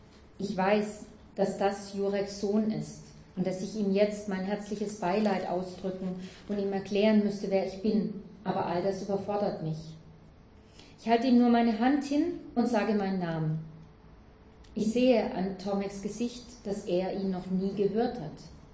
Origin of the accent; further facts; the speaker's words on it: Germany; Ich bin Deutsche, und als ich Jurek kennenlernte, steckte ich mitten in der geborgensten Jugend, die man sich überhaupt vorstellen kann. In einem kleinen Dorf mit netten Eltern und vielen Geschwistern.